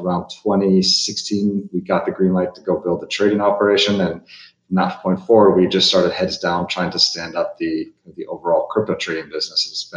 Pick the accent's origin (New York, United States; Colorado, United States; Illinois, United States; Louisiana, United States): Illinois, United States; Chicago; also born or lived in England; My father's from Malaysia. My mom's from England. I was born in England. I grew up in Chicago.